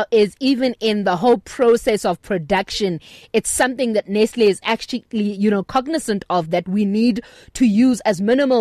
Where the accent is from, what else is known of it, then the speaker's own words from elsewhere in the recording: London, United Kingdom; I grew up in East London where there was a Nestle plant